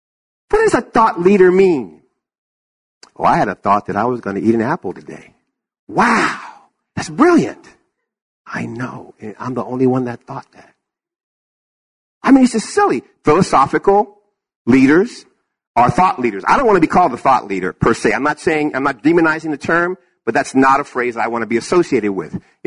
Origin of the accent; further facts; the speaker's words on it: Berkeley, California, United States; I grew up in Berkeley, right? I grew up in Berkeley. Yeah, I grew up in Berkeley.